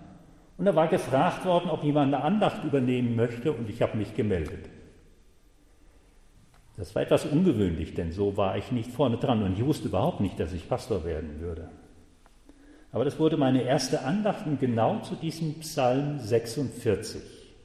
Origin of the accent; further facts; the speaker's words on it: Hesse, Germany; In Hessen, da wo ich groß geworden bin, wo ich zuletzt Dienst hatte